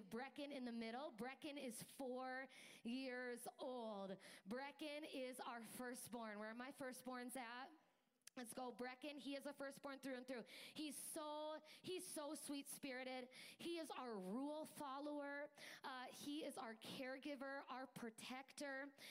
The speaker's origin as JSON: {"language": "English", "town": "Jordan", "region": "Minnesota", "country": "United States", "tie": "born or raised there", "said": "and I am born and raised in Minnesota. My husband and I, we live in Jordan, and that is where I grew up, Jordan Prior Lake area."}